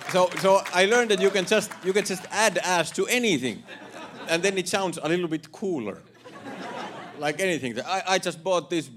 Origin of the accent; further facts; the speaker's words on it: Finland; now in United States; Hello, good evening. … yes, I am from Finland.